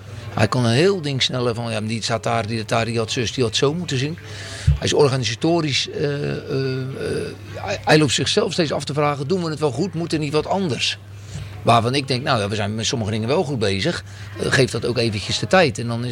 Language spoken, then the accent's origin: Dutch; South Holland, Netherlands; Mogen mensen denken dat ik uit Rotterdam kom, maar ik kom uit een klein dorpje bij Oudehoorn.